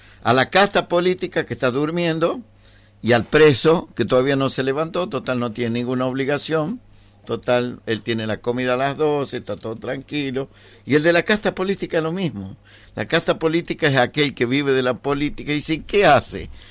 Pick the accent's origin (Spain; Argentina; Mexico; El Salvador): Argentina; Tartagal, Salta; no puede ser que yo llegue a mi tierra, que en de cierta forma es Tartagal, donde empieza el país.